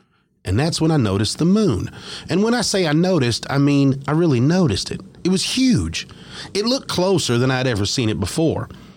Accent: Mobile, Alabama, United States; born there; I was born in Mobile, Alabama in 1964. Until I was in my mid-20s, I had never been on ground much higher than a couple hundred foot above sea level.

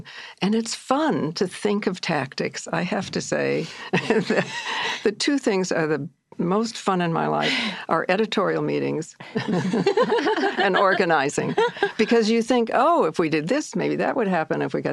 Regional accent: Midwest, United States; I'm a Midwesterner, yeah.

